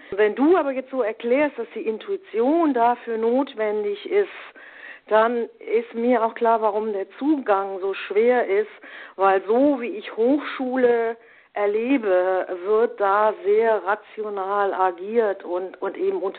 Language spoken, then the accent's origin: German; Germany; jetzt hätte ich beinahe gesagt, so ist das bei den Deutschen, aber ich darf das als Deutsche so sagen